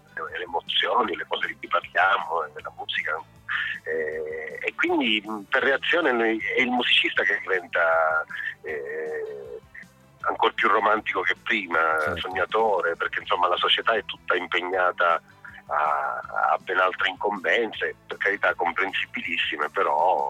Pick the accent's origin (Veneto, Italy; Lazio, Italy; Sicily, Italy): Sicily, Italy; la mia terra si sente, cioè, si sente che sono siciliano